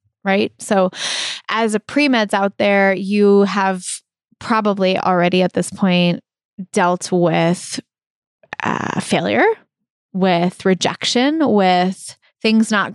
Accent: Brookline, Massachusetts, United States; And I grew up in Brookline and I love it. It's my hometown.

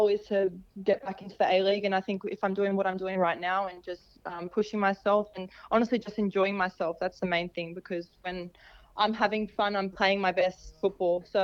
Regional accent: Australia; accent: Australian; also born or lived in Texas, United States; No, I definitely did lose my Australian accent a little bit. My friends and family used to tease me a little bit because of it, but there's a lot of Texas slang that I picked up, and I started saying y'all and all these other things.

